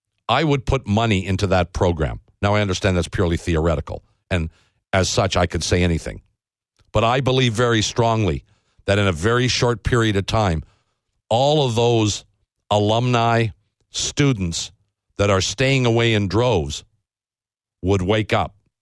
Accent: Canada; To hold your nose up and say, well, we're Canadian, we have a different policy on this, is stupid.

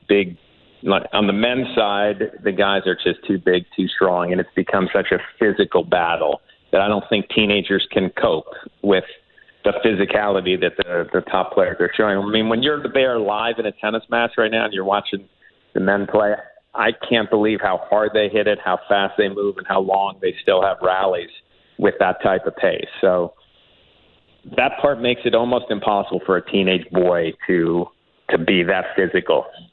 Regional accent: Buffalo, New York, United States; I grew up in Buffalo, so I was awfully close to Canada anyway.

